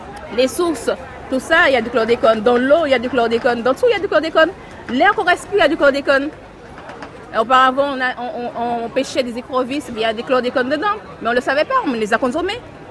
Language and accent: French; Sainte-Marie, Martinique; Et je suis de Sainte-Marie et je travaille sur le marché depuis 10 ans.